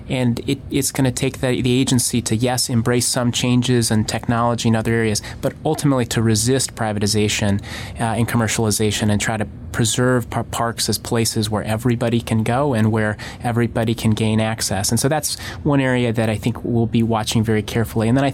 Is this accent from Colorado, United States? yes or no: yes; Colorado, United States; I mean, I'm from Colorado